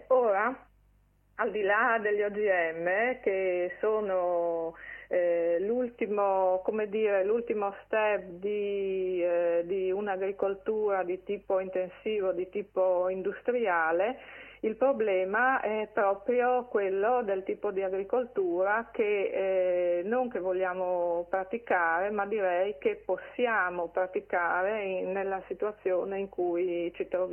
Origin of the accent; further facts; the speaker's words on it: Porpetto, Friuli-Venezia Giulia, Italy; il sindaco di Porpetto, che tra l'altro è il mio paese